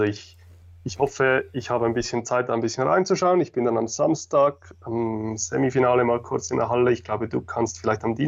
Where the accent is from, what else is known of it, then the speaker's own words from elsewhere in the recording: Basel-Landschaft, Switzerland; Genau, ich komme ursprünglich aus Basel-Land